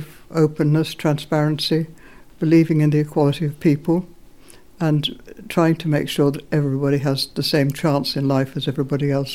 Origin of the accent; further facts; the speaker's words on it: Ireland; moved away as an adult; now in London, United Kingdom; I grew up in Ireland, in fact, in the countryside in Ireland, and went to Trinity College Dublin. And on graduating, I married an English guy and came over here and lived in London